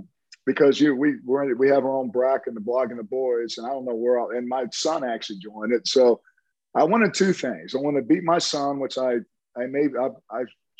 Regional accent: Tulsa, Oklahoma, United States; I'm from Tulsa, so I know all about Oral Roberts.

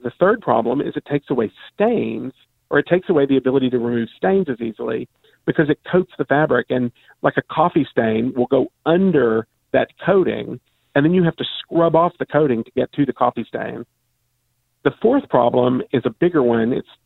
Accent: Kentucky, United States; And I grew up in Kentucky

